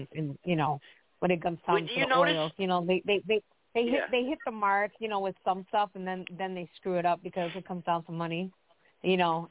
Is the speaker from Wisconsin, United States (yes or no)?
yes; Wisconsin, United States; Well, yeah, and that's where I'm from. I'm from Wisconsin, so the store is Outpost.